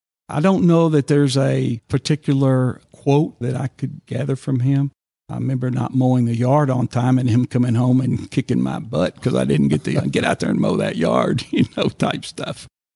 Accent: Arlington, United States; When I grew up in Arlington, there was, 20,000 people.

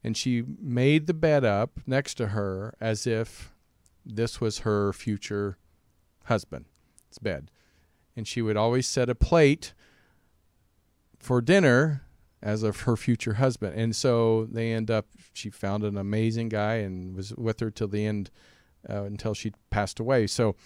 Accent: Kansas, United States; but I know when I grew up in Kansas, Midwest, when someone passed away, everybody brought food. All the neighbors in town, I mean, it was a small town, about 300 people

